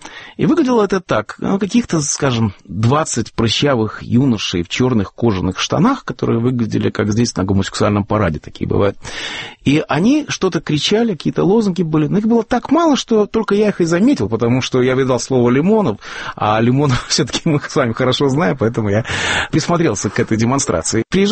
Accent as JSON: {"language": "Russian", "country": "Russia", "moved": "yes", "said": "когда мы приехали сюда из России 70-х годов"}